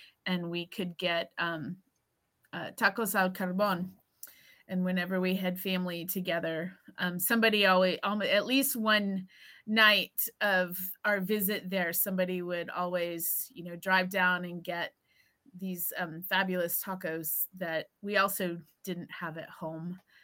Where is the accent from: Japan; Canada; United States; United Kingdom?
United States; San Antonio, Texas; also born or lived in Turkey; I was born in Turkey and then we moved here and then we went there and what grade do you want to know? Where was I in school? Where did I live in what grade or whatever? I would just say San Antonio.